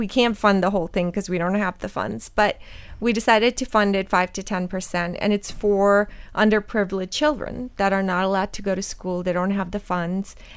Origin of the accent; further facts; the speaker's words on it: Pakistan; born there; I was born in Pakistan.